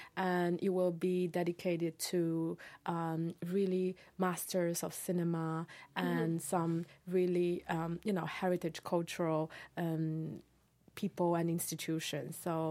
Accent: Italy; English is a second language; moved away as an adult; also born or lived in Paris, France / London, United Kingdom; now in China; Well, I was born and raised in China for the first 7 years, and then I grew up in Italy and went to school in Paris, University Paris and London. And then I moved back to China in 2011

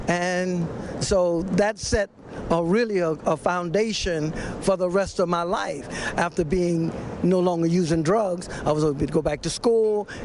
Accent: Florida, United States; now in Philadelphia, United States; I'm from Florida, didn't know anybody but the young lady that I came here with in Philadelphia.

